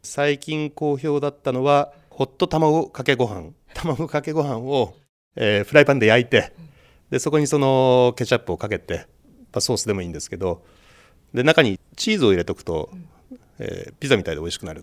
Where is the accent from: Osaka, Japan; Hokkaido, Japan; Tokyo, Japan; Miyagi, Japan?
Tokyo, Japan; 私の実家は東京の下町にありまして、両親は、布地の卸売の企業を営んでました。はい、あまり大きな会社ではなくて、裕福な家庭ではなかったわけです。